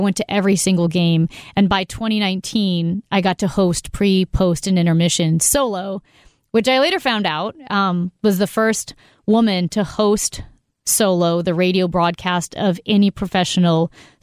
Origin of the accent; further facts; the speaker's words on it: St. Louis, Missouri, United States; because I grew up listening to KMOX. I'm from St. Louis, and I driving to hockey practice in the morning, my dad in the car were listening to KMOX.